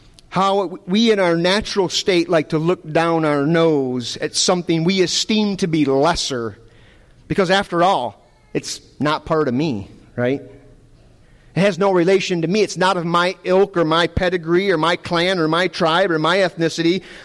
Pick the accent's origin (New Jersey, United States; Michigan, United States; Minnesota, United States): Michigan, United States; I'm from Michigan, and there's not a greater hate-filled, chest-thumping, trash-talking rivalry than Michigan-Ohio State rivalry.